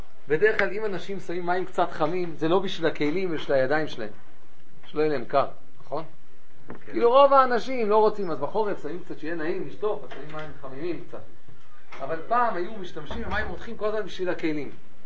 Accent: Tel Aviv, Tel Aviv District, Israel; אני גדלתי בתל אביב הקטנה, לא הייתה כל כך קטנה, אבל יחסית להיום.

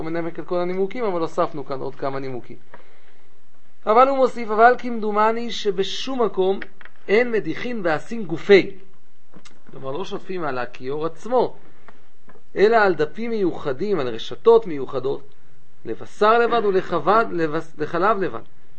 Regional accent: Tel Aviv, Tel Aviv District, Israel; אני גדלתי בתל אביב הקטנה, לא הייתה כל כך קטנה, אבל יחסית להיום.

